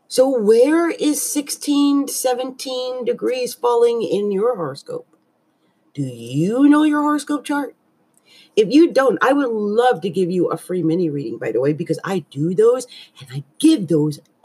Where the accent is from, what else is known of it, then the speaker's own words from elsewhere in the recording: New Jersey, United States; Water. I never say it right. I'm from New Jersey. Give me a break. And I was raised by a Puerto Rican man.